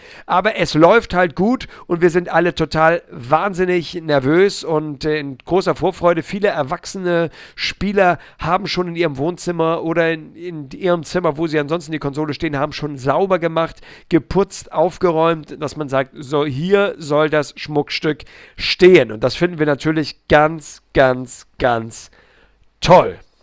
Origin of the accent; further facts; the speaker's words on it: Hamburg, Germany; Ich war bei 2 Access Points in meiner Heimatstadt. Ich lebe in einer nicht so ganz kleinen Stadt, nämlich in Hamburg.